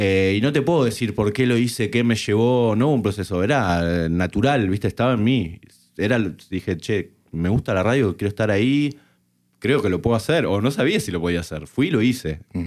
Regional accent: Buenos Aires Province, Argentina; yo soy del oeste de Buenos Aires

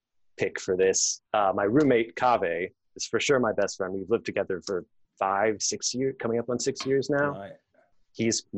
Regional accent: Virginia, United States; I said I was from Virginia.

